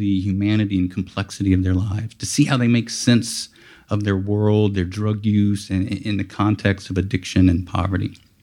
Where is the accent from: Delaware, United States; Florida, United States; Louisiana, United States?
Louisiana, United States; Lafayette; So I'm from Lafayette, Louisiana, not too far from here. But all of my family is from these small towns in northern Louisiana near the Mississippi River.